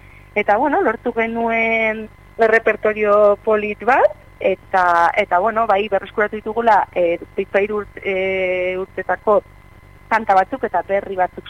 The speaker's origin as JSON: {"language": "Basque", "town": "Villava", "region": "Navarre", "country": "Spain", "said": "Atarrabeakoa gara biak, ezaguna gara, lagunak ere."}